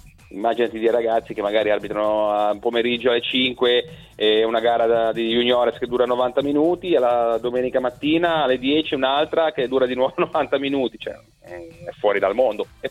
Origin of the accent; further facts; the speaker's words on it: Genoa, Liguria, Italy; sono di Genova